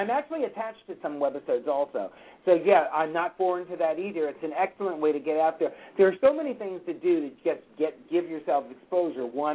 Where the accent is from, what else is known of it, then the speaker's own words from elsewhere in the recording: Los Angeles, California, United States; I'm from Los Angeles. I was born in Burbank.